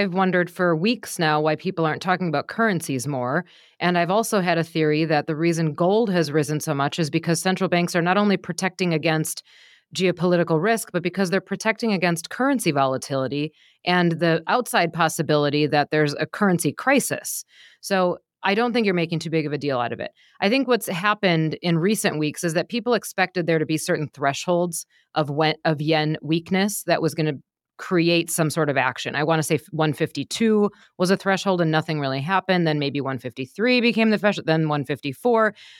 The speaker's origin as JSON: {"language": "English", "region": "Midwest", "country": "United States", "said": "I mean, I'm from the Midwest, you know, I'm no stranger to a tractor."}